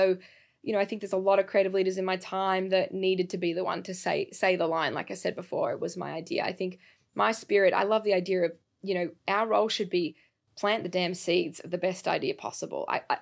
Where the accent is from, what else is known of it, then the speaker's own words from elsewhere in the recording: Australia; Not just because I'm Australian